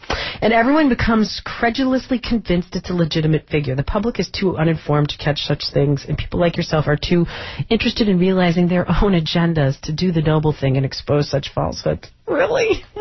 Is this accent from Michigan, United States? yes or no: yes; Detroit, Michigan, United States; And I am live from Detroit, hometown Detroit, on their very important day here